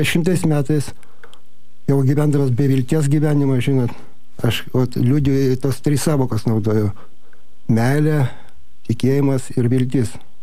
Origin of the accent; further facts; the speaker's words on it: Kaunas, Kaunas County, Lithuania; Tai va, gimiau, augau Kaune, pradedu konkrečiai po truputį